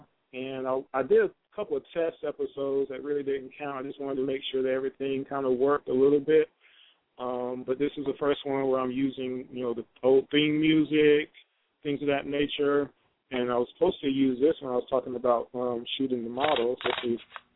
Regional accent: Atlanta, Georgia, United States; I'm from Atlanta. Everybody knows this. Most people do.

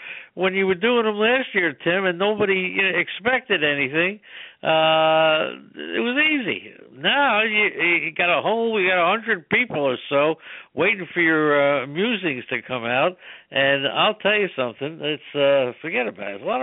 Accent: New York, United States; I think when I grew up in New York, we had the Dodgers, the Giants, and the Yankees

